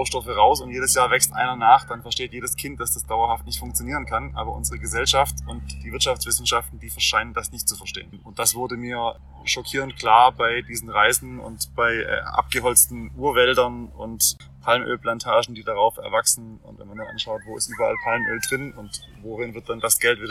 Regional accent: Swabia, Germany; ich bin ja Schwabe

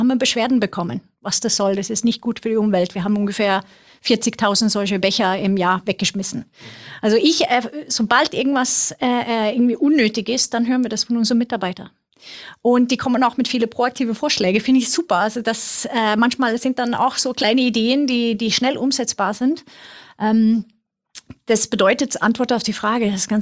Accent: Sweden; German is a second language; Wir waren in Schweden, ich komme aus Schweden, wer sich wundert über meinen Akzent.

